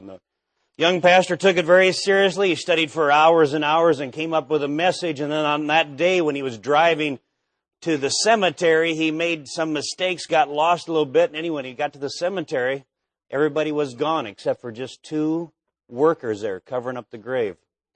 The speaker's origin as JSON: {"language": "English", "region": "Minnesota", "country": "United States", "tie": "born or raised there", "lives_now": "Nebraska, United States", "said": "but the winters are a lot better than they are in Minnesota, where I grew up"}